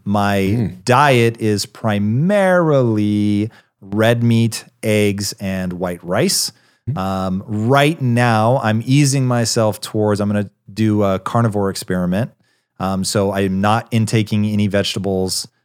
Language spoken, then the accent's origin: English; Tacoma, Washington, United States; I grew up in Tacoma, homie.